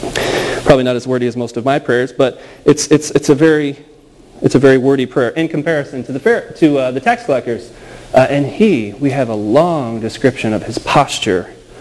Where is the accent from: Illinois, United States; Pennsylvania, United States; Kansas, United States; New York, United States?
Illinois, United States; One of a long line of infamous governors in the state of Illinois, I mind you. Oh man, that's my home state for you.